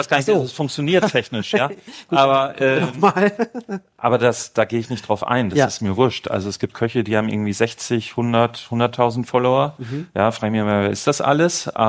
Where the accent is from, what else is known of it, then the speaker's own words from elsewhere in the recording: Essen, North Rhine-Westphalia, Germany; in dem kleinen Ort, wo ich herkomme, Essen-Harzopf, so heißt das tatsächlich, der Vorort von Essen, Essen-Harzopf, da ist die Familie alt eingesessen, bis ins 16. Jahrhundert zurück